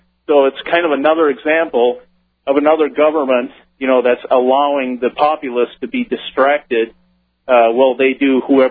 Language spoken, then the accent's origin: English; Minnesota, United States; born there; I was born myself in Minnesota, so part of my family is Persian. The other part is Danish.